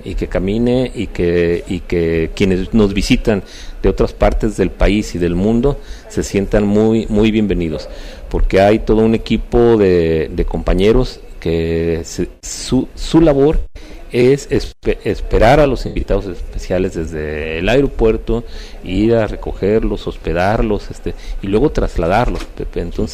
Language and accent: Spanish; Jalisco, Mexico; transmiten esa hospitalidad de la que somos característica los jaliscienses